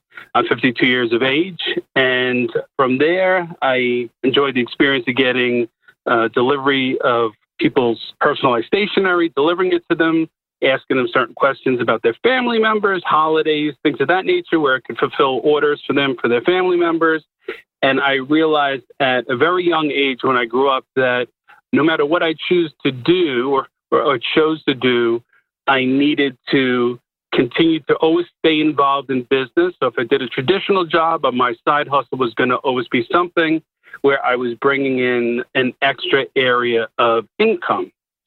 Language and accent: English; Bronx, New York, United States; I was born and raised in the Bronx in the 1970s, hard scrabble environment, lost my father at the age of 5